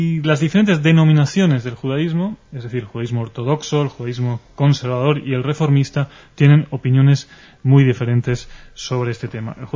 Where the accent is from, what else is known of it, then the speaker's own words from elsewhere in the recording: Spain; somos una radio española y judía. Hasta ahora hemos hablado como españoles, ¿no? Como ciudadanos de este país